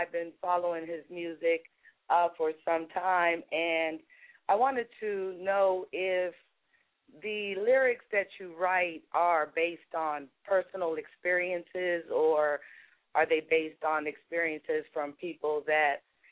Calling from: Orlando, Florida, United States; I am calling from Orlando, Florida.

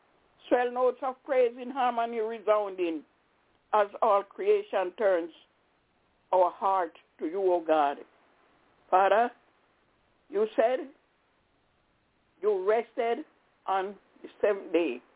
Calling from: Albany, New York, United States; I'm calling from Albany in upstate New York.

